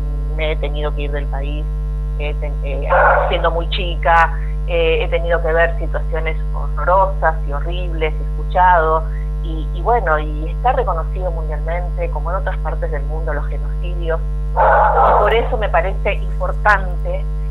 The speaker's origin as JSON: {"language": "Spanish", "country": "Argentina", "said": "nosotros como argentinos"}